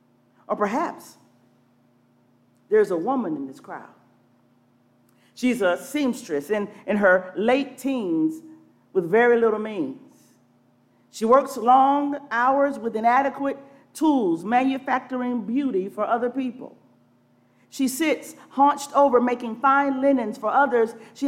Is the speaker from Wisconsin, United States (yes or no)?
no; Atlanta, Georgia, United States; I grew up in Atlanta, Georgia. I was the only child of my parents. I enjoyed many comforts in life.